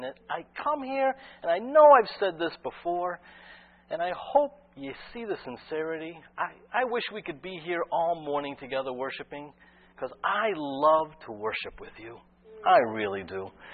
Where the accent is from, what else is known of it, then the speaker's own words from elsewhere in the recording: Weston, Massachusetts, United States; I grew up in Weston, of racing over Regis College Hill one time.